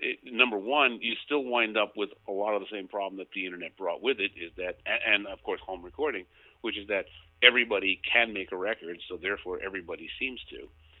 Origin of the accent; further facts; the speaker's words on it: Queens, New York, United States; I was brought up in Queens, New York. We could literally see Manhattan from my mother's backyard. You could see the World Trade Center being built. But we also had factories on the block.